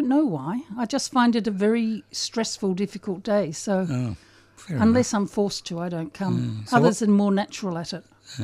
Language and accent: English; East Melbourne, Victoria, Australia; born there; And I was born in East Melbourne.